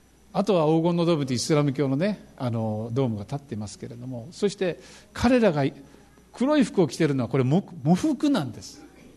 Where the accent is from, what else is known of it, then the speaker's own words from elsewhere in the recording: Kyushu, Japan; born there; also born or lived in Kobe / Shikoku; 九州で生まれて、